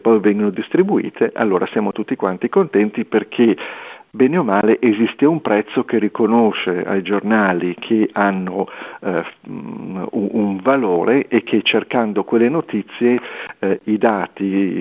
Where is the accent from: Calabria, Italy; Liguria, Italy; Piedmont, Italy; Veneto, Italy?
Liguria, Italy; da ligure non ho problemi.